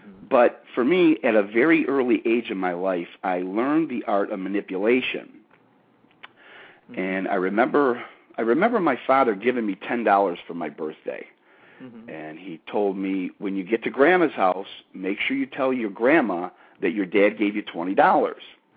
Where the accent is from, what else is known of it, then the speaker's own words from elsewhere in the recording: Detroit, Michigan, United States; Well, Johnny, I grew up on the east side of Detroit, Michigan, in a group of smaller communities called the Gross Points.